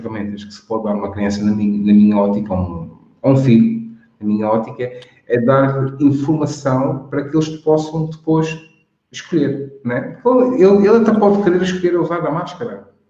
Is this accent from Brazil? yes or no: no; Madeira, Portugal; de onde eu vim, na Madeira, pelo menos naquela zona que parecia isso